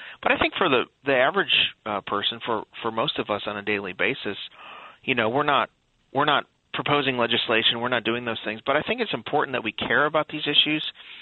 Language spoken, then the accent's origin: English; Illinois, United States; Henry Hyde, who's from Illinois, my home state